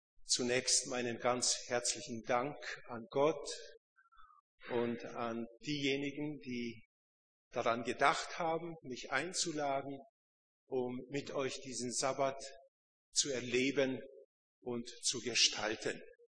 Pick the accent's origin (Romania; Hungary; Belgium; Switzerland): Hungary; Sie als eigentlich gebürtige französische Schweizerin und ich als Ungar.